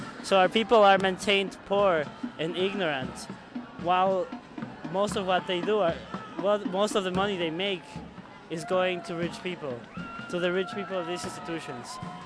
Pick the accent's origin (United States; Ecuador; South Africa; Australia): Ecuador; I'm from Ecuador.